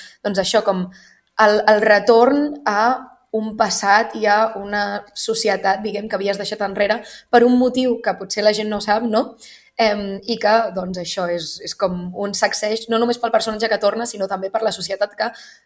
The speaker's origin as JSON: {"language": "Catalan", "town": "Barcelona", "region": "Catalonia", "country": "Spain", "tie": "born there", "said": "jo no soc de persona de poble, jo soc nascuda a Barcelona, però sí que és veritat que he passat molts estius en un poble"}